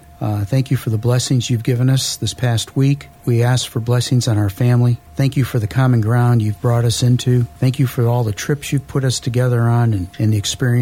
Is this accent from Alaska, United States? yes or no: no; Ohio, United States; I grew up in Ohio and, you know, all that stuff was going on in the South.